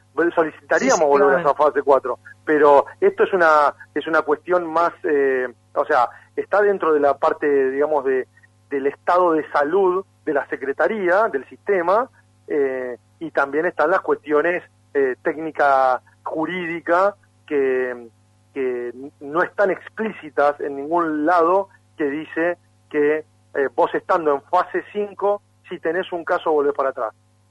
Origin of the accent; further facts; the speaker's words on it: Argentina; nosotros somos una cultura argentina que comparte mate, mucho